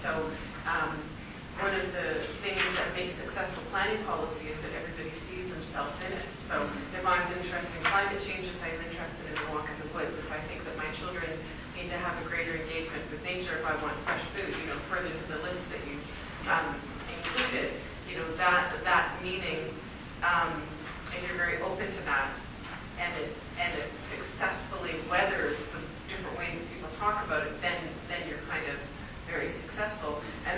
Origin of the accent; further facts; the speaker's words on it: Ottawa, Ontario, Canada; I grew up in Ottawa, and Ottawa has a greenbelt